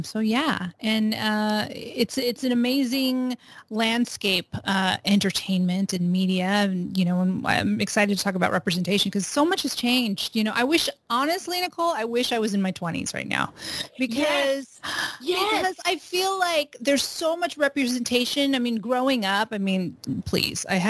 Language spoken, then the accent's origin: English; California, United States; Yeah, I'm a Filipino-American. I've was born and raised in California. I was born in Los Angeles, lived half my life in Southern California and half my life in Northern California, moved up to the Bay Area to go to college